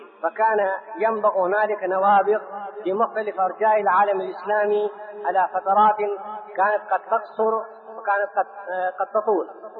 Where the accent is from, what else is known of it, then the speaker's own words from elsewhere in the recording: India; أن أتحدث عليكم في اختصار عن بلدي الهند التي ليس لها حق علي فحسب